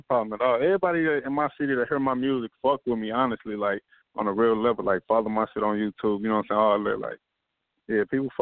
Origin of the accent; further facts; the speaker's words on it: St. Louis, Missouri, United States; Yeah, nah, I'm from St. Louis, Missouri. You know what I'm saying? St. Louis, but real, you know, real slums.